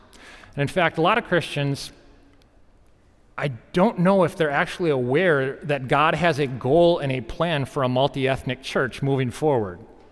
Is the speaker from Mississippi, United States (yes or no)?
no; Saginaw, Michigan, United States; And so, look, by the way, I'm from Saginaw, Michigan, which the local inhabitants refer to it as Sagnasty, Michigan.